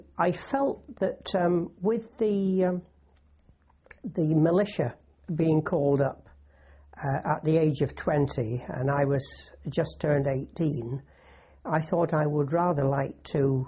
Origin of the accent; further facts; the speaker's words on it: Rainford, North West England, United Kingdom; I was born in Lancashire, in Rainford, which is a little village just outside St Helens.